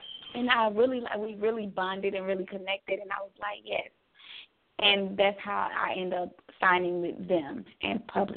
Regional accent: Georgia, United States; also born or lived in Miami; now in Atlanta, United States; I was born in Miami, but I was raised in Georgia. So I'm currently living in Atlanta.

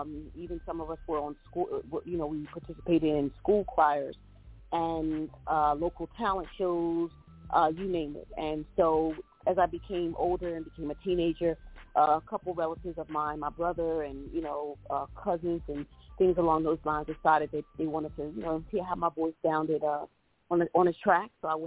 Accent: Violet, New Jersey, United States; I am from South Jersey. It's a town called Violet. It's Cumberland County. And I basically, you know, would tell people that I was born and raised into a musically inclined family

